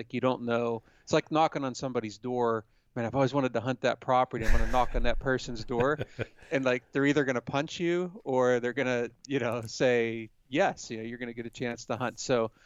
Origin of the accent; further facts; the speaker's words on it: Pennsylvania, United States; I know, actually, growing up in Pennsylvania, and I know you've had the same thing in Michigan.